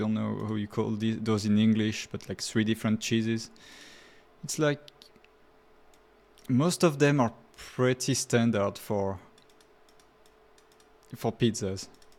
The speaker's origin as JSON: {"language": "English", "country": "United States", "said": "Northern European pizzas are legitimately hilarious to me as an American."}